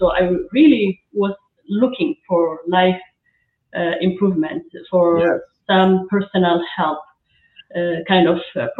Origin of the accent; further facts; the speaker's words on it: Eritrea; English is a second language; I'm from Eritrea, small Africa country.